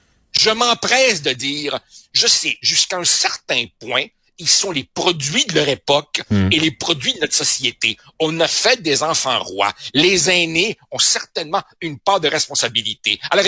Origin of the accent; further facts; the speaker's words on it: Uruguay; French is a second language; je suis un immigrant, je viens de l'Uruguay et j'ai encore des souvenirs de mon pays natal.